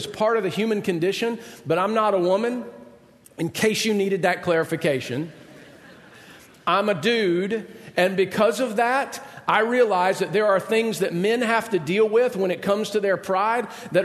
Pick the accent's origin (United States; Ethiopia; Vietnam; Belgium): United States; Georgia; I mean, I grew up in Georgia on a lake and I knew how to water ski.